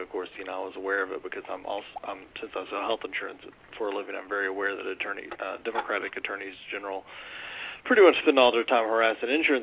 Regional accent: Louisiana, United States; I grew up in Louisiana. We have lots of creative similes down there, and I'm going to avoid using any of them.

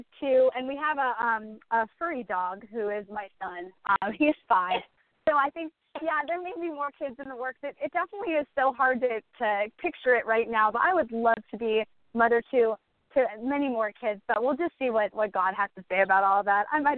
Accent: Orange County, California, United States; now in San Diego, United States; I'm from Orange. Orange County, California, born and bred. I've been in Orange County for a long time.

